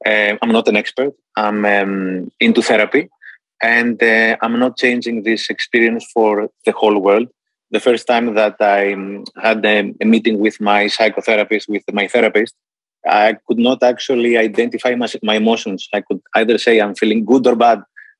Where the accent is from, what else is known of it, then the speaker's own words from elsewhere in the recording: Greece; I come from Greece.